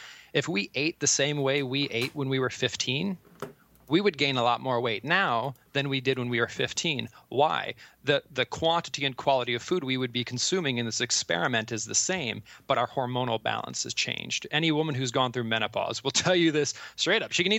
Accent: Columbus, Ohio, United States; pretend we were in my hometown, not where I live now, but my hometown of Columbus, Ohio. So in the Midwest.

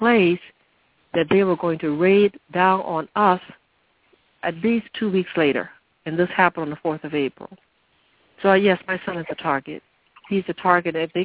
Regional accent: the South, United States; moved away as an adult; I grew up in the South, and I understand the struggle. I participated in SNCC. And I understand, I went to the segregated South, so when I became an adult, I migrated north like many black families did

